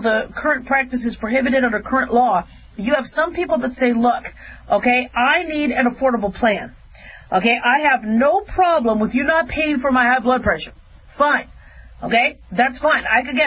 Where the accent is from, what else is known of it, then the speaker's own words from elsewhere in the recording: Nevada, United States; this bill is being sponsored by Senator Dean Heller of Nevada, my home state